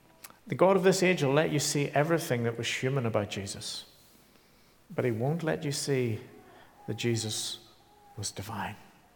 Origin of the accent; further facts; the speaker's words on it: Ireland; now in Edinburgh, United Kingdom; my experience as an Irishman in Scotland, in Edinburgh